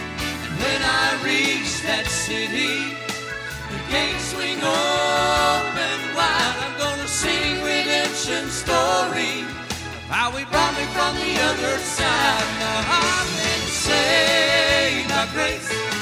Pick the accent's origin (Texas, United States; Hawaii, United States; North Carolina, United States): North Carolina, United States; Troy; I'm from Troy, North Carolina.